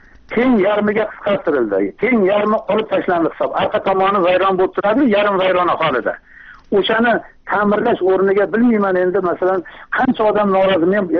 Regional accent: Kokand, Fergana Region, Uzbekistan

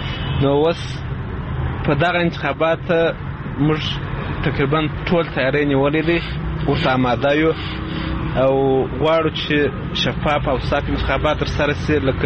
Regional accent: Kandahar, Afghanistan; زه د کندهار اوسېدونکی یم.

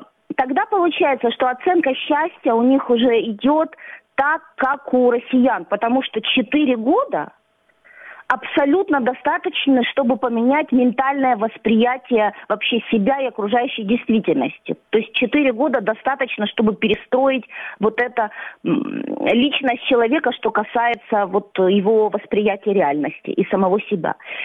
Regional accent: Sukhumi, Abkhazia, Georgia

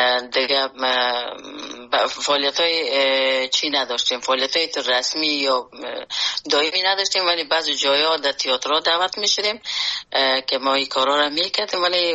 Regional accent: Afghanistan; born or raised there; moved away

